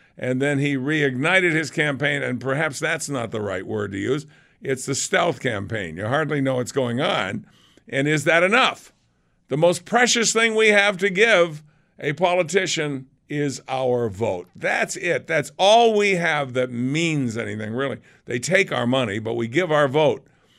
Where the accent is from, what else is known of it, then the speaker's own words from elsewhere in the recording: New England, United States; I said, hey, I'm from New England. I know what a scallop looks like.